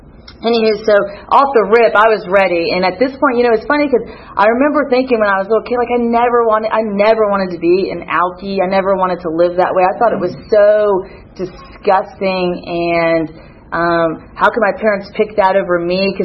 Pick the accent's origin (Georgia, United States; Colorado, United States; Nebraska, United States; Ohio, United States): Georgia, United States; Atlanta; I grew up in Atlanta, Georgia. I have two older sisters, obviously mom, dad, and then they split up, so I have a stepfather.